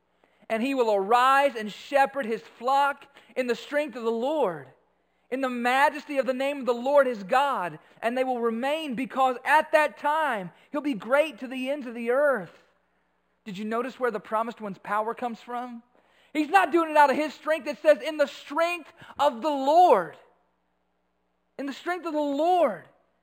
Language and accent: English; Bowling Green, Kentucky, United States; born there; I mean, I was born in Bowling Green, Kentucky. Hospital Hill.